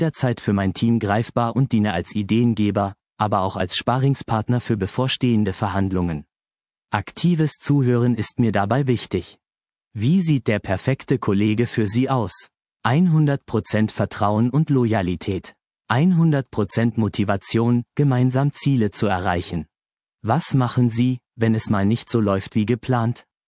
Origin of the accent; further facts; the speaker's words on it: Offenburg, Baden-Württemberg, Germany; Besonders genieße ich ausgiebige Marktbesuche am Samstagmorgen in meiner Geburtsstadt Offenburg.